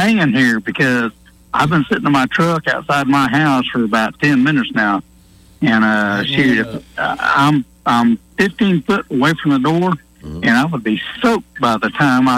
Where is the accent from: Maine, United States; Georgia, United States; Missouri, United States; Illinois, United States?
Illinois, United States; Waukegan; I was the guy from Waukegan now with the Carney talk with you before, if you recall.